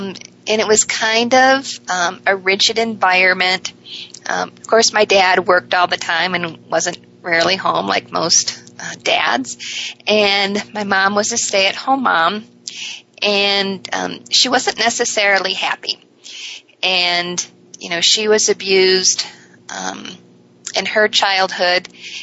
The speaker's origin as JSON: {"language": "English", "region": "Michigan", "country": "United States", "tie": "born or raised there", "said": "So I grew up in Michigan, and I'm the youngest of seven. And I grew up in a strict Catholic family."}